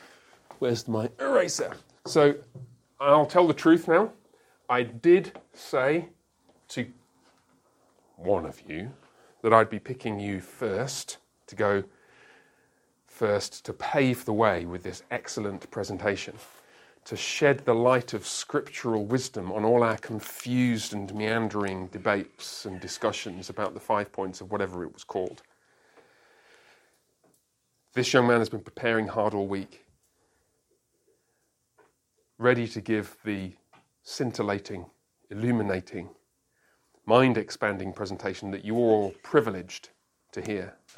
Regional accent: United Kingdom; Because I'm British.

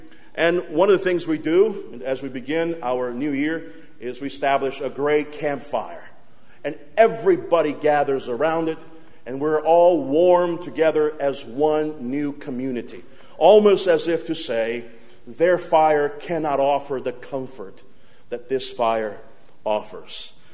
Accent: Brazil; I grew up in Brazil, and in the month of February, it's the month called Carnival in Brazil

